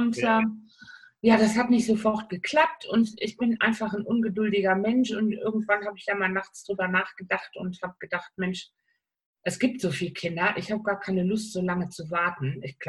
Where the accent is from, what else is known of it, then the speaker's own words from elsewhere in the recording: Solingen, North Rhine-Westphalia, Germany; Ich komme ja aus dem Bergischen Land, aus Solingen. Da ist das noch nicht so mit dem Kölle Alaaf.